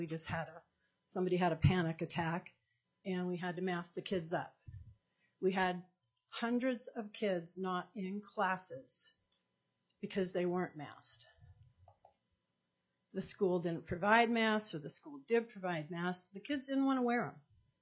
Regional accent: Juneau, Alaska, United States; I'm from Juneau.

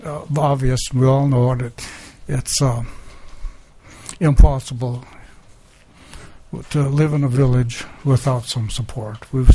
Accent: Kobuk, Alaska, United States; born there; I know the country up there. I was born in Keokuk. I know the people. They know my family.

